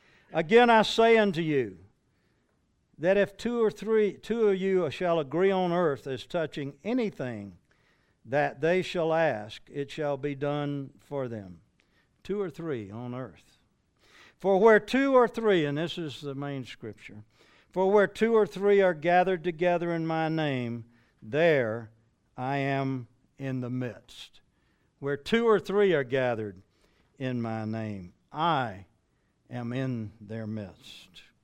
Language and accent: English; the South, United States; But being a Southern boy, We learned English a little bit different than probably y'all did.